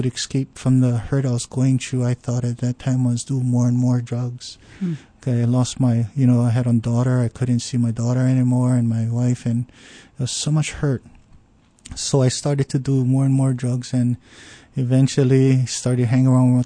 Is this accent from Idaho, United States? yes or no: no; Pearl City, Hawaii, United States; I grew up in Pearl City, raised in Palisades, my childhood was pretty rough.